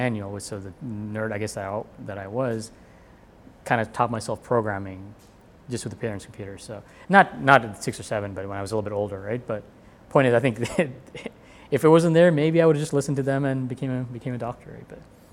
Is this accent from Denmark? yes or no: no; India; my parents, I'm Indian, right, wanted me to be doctors